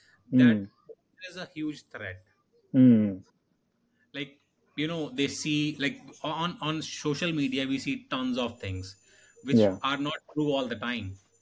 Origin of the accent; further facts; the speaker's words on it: India; English is a second language; I'm from India. And okay. Let me introduce myself.